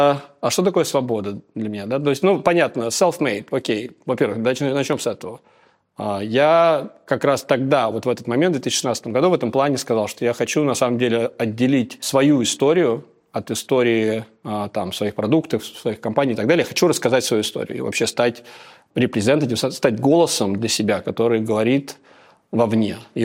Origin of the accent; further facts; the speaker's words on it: Russia; Вот я вырос в России какой-то там.